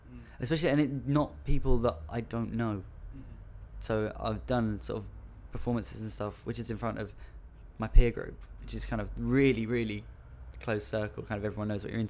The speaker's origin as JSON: {"language": "English", "town": "Newham", "region": "London", "country": "United Kingdom", "tie": "born or raised there", "also_born_or_lived": "Wharton-on-", "said": "I was born in Newham in East London."}